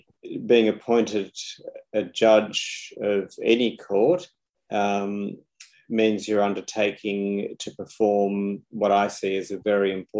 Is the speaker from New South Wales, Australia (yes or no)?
yes; Sydney, New South Wales, Australia; I was born in Australia and indeed in Sydney. So growing up here as a very young person